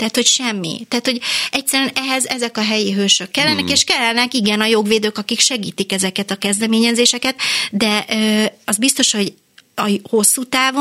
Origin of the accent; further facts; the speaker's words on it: Budapest, Hungary; én józsefvárosi kötődésű vagyok, én is ott nőttem föl